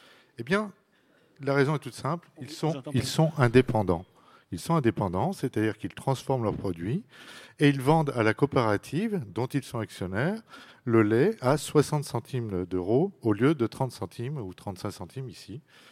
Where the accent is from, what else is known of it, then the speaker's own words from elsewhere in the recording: Bourgogne-Franche-Comté, France; moved away as an adult; Je suis originaire de Saône-et-Loire, ça fait 25 ans que je l'ai quitté, j'y reviens souvent.